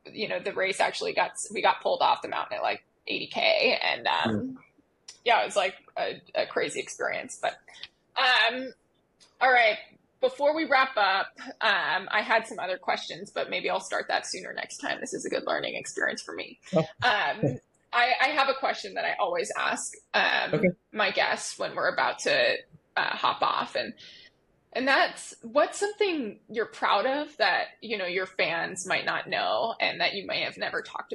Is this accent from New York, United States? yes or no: no; Hawaii, United States; I'm on Oahu right now, yeah. In the north shore of Oahu. Yeah. But Carson and I grew up on the Big Island